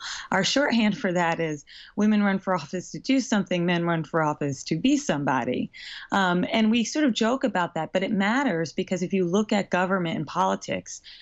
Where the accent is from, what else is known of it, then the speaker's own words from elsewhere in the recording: Pennsylvania, United States; My home state of Pennsylvania has no women in Congress today.